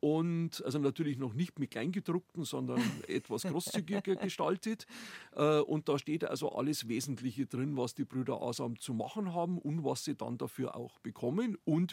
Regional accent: Tegernsee, Bavaria, Germany; der Egid Quirin an meinem Heimatort Tegernsee.

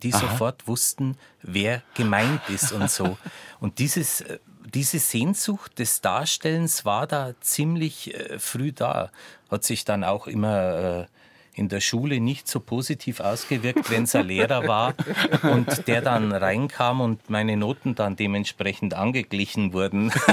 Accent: Bavaria, Germany; Und ich sag, ja, ich bin Bayern.

